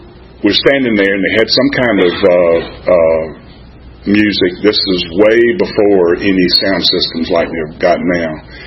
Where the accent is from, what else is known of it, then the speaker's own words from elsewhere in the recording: Orangeburg, South Carolina, United States; born there; I was born in 1943 in Orangeburg, South Carolina, a little town about halfway between Columbia, the capital, and Charleston.